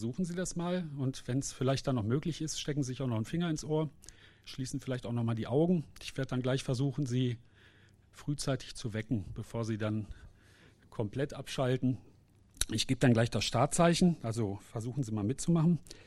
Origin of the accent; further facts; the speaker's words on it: Cologne, North Rhine-Westphalia, Germany; Ich komme ja aus Köln, da heißt es ja immer, zweimal ist Tradition, dreimal ist Brauchtum.